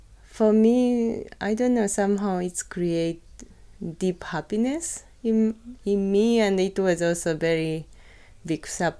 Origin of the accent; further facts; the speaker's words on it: Osaka, Japan; English is a second language; moved away as an adult; now in Berlin, Germany; And I'm come from Osaka, Japan, and I moved to Berlin 2007. And then only I lived in Osaka and Berlin, only two cities in my life.